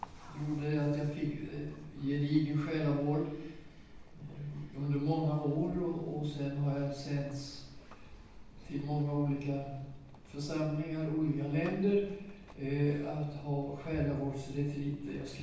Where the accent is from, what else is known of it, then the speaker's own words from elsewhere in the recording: Sweden; Och att jag var rikssvensk och så blev jag radioanställd att göra en massa program.